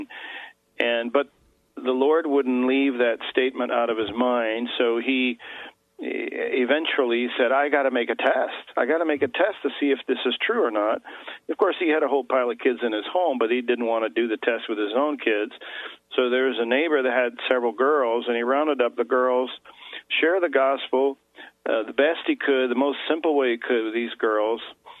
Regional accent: Portugal; So I was born in Portugal. I'm Portuguese and raised there.

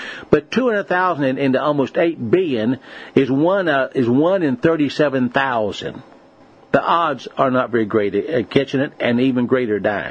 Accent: Monterville, West Virginia, United States; I was born and raised in Monterville, West Virginia. A little coal mining camp. I literally born there, a little three-room, four-room shack. It's still there.

